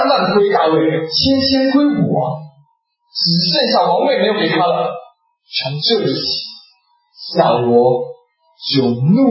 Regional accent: China; 饶恕是我们中国人最难的一个功课之一。

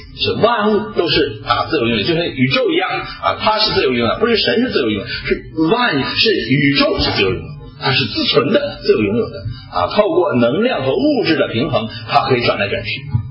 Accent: China; 这对我们中国人来讲很难

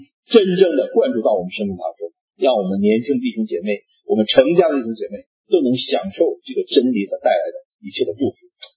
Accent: United States; 我们美国人不是这样，因为美国人特别注重的一点呢，就是二人要离开父母啊

